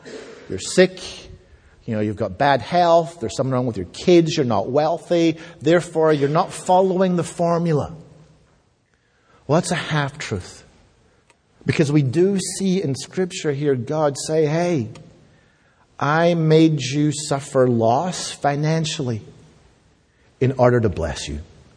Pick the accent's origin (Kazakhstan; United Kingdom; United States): United Kingdom; Scotland; born there; I am not a citizen of the United Kingdom where I was born. I was born in Scotland, part of the United Kingdom. But I'm not a citizen. I am a subject. That means I was born under a monarch.